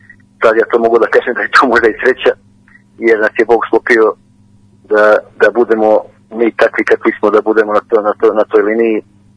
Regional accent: Šumadija, Serbia; iz Šumadije i ne samo ja, velika većina moje braće sa teritorije cijele Srbije

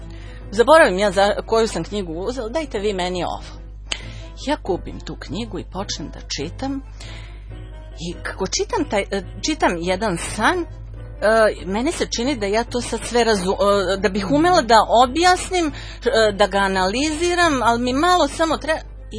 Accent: Kragujevac, Šumadija, Serbia; also born or lived in Belgrade; moji prijatelji iz detinjstva su praktično ovde u Kragujevcu

